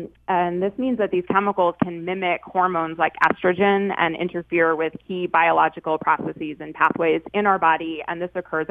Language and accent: English; United States; Actually, right outside New York City.